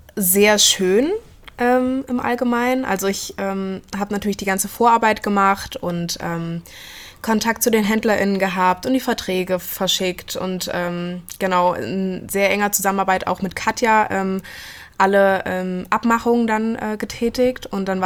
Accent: Blankenau, Hesse, Germany; also born or lived in Fulda; geboren bin ich in Fulda, aber aufgewachsen in Blankenau. Also das ist, liegt in der Gemeinde Hosenfeld, das ist so 18 Kilometer von hier entfernt. Genau, und war eigentlich schon immer in Fulda und bin hier auch auf die Schule gegangen.

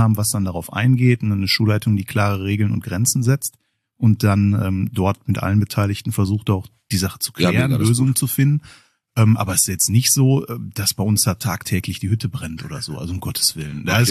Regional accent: Oberhausen, North Rhine-Westphalia, Germany; born there; now in Dinslaken, Germany; Ich wohne in Dienstlagen, bin gebürtiger Oberhausener.

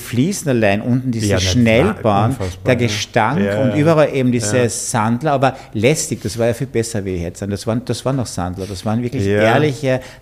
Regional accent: Carinthia, Austria; ich als Kärntner finde Wien überhaupt nicht unfreundlich

